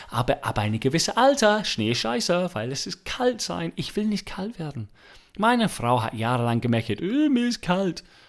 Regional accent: England, United Kingdom; Ich bin Engländer.

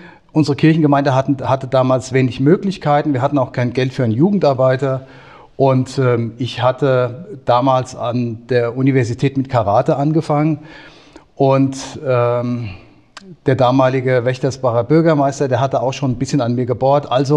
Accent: Bruchköbel, Hesse, Germany; also Jahrgang 64. Ich bin gebürtiger Bruchköbeler. Das heißt, ein echter Appleboy Hess, bin immer einer geblieben, bin also in Main-Kinzig-Kreis geblieben, bin der älteste von zwei Kindern und bin in Bruchköbel auch aufgewachsen, in die Schule gegangen

